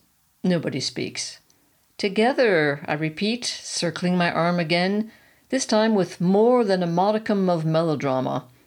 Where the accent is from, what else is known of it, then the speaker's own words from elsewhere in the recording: United States; I introduce myself, explaining that I am from America, betting that this word is similar in Ukrainian.